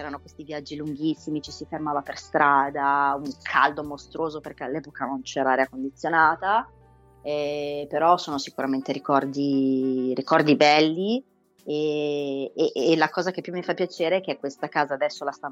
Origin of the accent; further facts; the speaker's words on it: Milan, Lombardy, Italy; io credo di essere una delle poche milanesi doc, nel senso che ho mamma e papà nati entrambi a Milano.